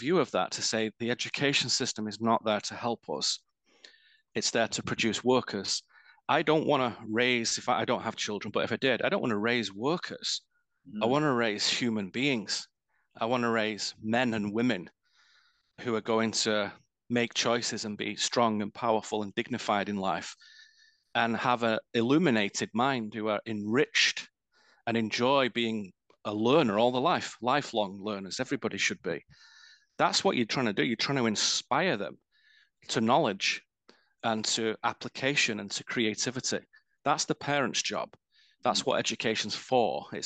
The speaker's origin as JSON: {"language": "English", "region": "England", "country": "United Kingdom", "said": "it's very sobering to remember, especially as an Englishman"}